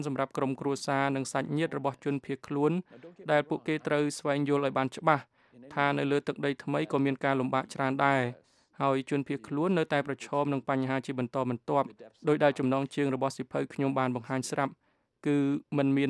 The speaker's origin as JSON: {"language": "Khmer", "region": "New York", "country": "United States", "tie": "born or raised there", "said": "ខ្ញុំធំដឹងក្តីនៅទីក្រុង New York ហើយក្រោយពីបានរៀនចប់នៅមហាវិទ្យាល័យខ្ញុំបានក្លាយជាសកម្មជនសហគមន៍មួយនៅសង្កាត់ Bronx"}